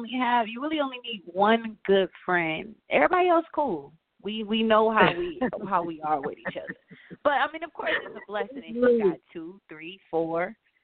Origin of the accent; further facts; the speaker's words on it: Detroit, Michigan, United States; also born or lived in Lansing, Michigan; I am from Detroit, Michigan, also Lansing, Michigan.